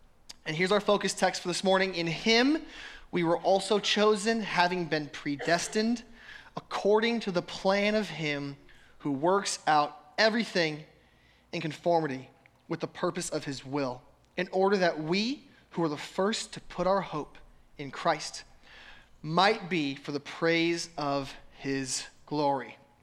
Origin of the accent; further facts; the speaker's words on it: Denver, Colorado, United States; I'm from Denver, so Denver Broncos for life